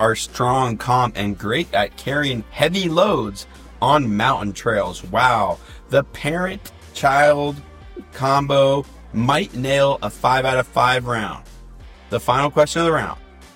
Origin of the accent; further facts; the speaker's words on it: Pacific Northwest, United States; I grew up in the Northwest, a big fan of Ken Griffey and Ichiro, so I am excited for them.